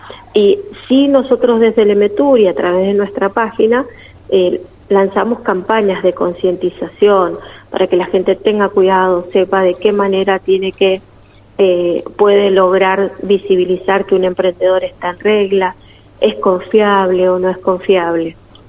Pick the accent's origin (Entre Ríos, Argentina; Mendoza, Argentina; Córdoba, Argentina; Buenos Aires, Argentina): Mendoza, Argentina; nosotros como mendocinos